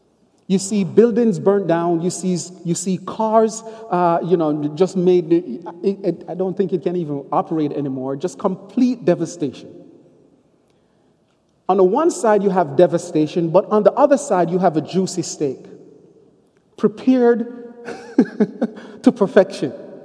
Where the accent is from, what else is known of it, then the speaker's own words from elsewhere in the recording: Jamaica; Many of you know that I'm from Jamaica, and one of the beauties about living in Jamaica is that you don't have toys the way Americans do.